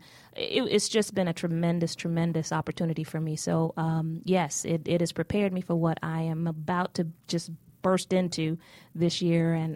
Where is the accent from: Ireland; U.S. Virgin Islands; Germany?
U.S. Virgin Islands; Saint Croix; also born or lived in Bronx, United States; I was born in the Bronx, New York, but just stayed there for about a year, and then Mom moved back to St. Croix, and so I grew up in the islands, in the Virgin Islands, and that's where all my family is